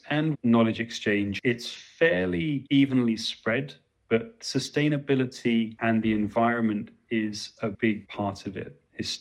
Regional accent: England, United Kingdom; moved away as an adult; also born or lived in Japan; I'm actually British. I was born and raised in England and studied European languages. After I worked in the Department of Trade and Industry in Westminster in London, I ended up moving to Japan in 2003.

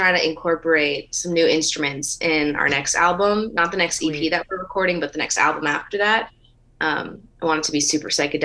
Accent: Los Angeles, California, United States; It's a tough town to grow up in. Like being born and raised in Los Angeles, everyone is striving for this thing

